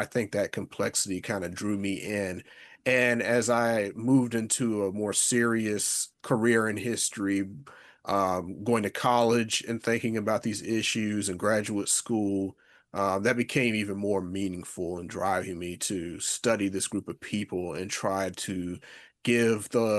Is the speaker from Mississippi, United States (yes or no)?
no; Virginia, United States; I grew up in Virginia as well, and so Civil War memory to some extent is all over the place in Virginia.